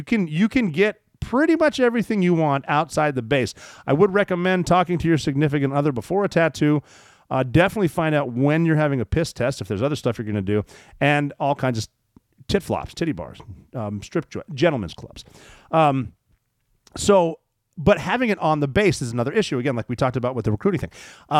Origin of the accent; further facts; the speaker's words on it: Montana, United States; how about Malmstrom Air Force Base, which is in my home state of Montana?